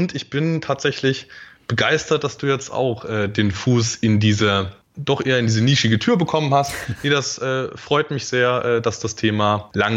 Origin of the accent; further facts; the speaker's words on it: Dresden, Saxony, Germany; also born or lived in Erzgebirge; Also ich bin nicht in Dresden geboren, sondern habe also geboren bin ich tatsächlich im Erzgebirge. Also da doch etwa eine Stunde weg von Dresden. Aufgewachsen bin ich dann aber in Dresden